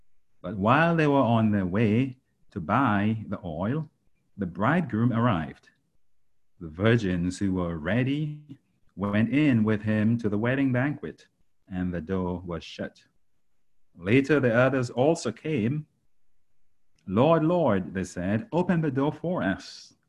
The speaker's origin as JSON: {"language": "English", "country": "Grenada", "tie": "born or raised there", "said": "I grew up with lamps in Grenada because we didn't have electricity back then"}